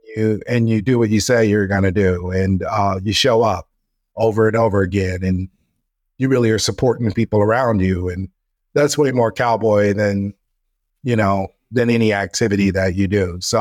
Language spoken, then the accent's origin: English; Kansas City, Missouri, United States; But I want to do one in Kansas City, which is my hometown.